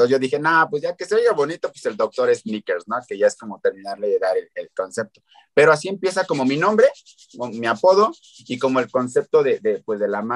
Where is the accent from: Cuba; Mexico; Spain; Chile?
Mexico; Iztapalapa, Mexico City; Soy de Iztapalapa, o sea, toda mi vida he vivido aquí en Iztapalapa.